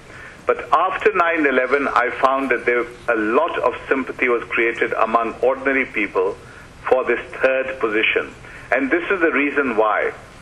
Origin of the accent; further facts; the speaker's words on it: Pakistan; I growing up in Pakistan in the 50s and 60s, saw the modernist position as the dominant one.